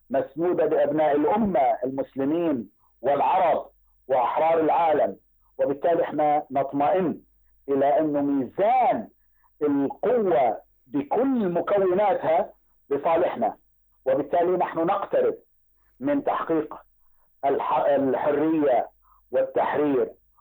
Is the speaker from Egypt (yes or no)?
no; Jordan; also born or lived in Palestine; أنا كما قلت ولدت في فلسطين، ولدت في الأردن ونشأت فيها، فكان جزء من الوفاء لقضيتي أن أكون أيضا وفيا للبلد الذي نشأت فيه والبلد اللي تعلمت فيه ودرست دراستي